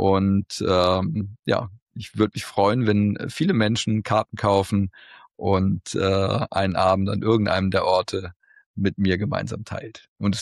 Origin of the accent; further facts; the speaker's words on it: Mönchengladbach, North Rhine-Westphalia, Germany; born there; in Mainz und in Mönchengladbach in meiner Geburtsstadt.